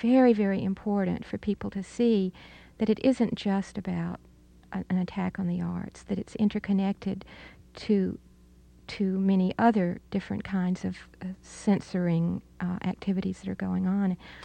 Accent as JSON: {"language": "English", "region": "Alabama", "country": "United States", "tie": "born or raised there"}